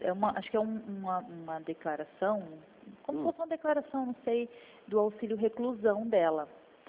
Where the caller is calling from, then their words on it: Teodoro Sampaio, São Paulo, Brazil; E a gente é aqui de Teodoro.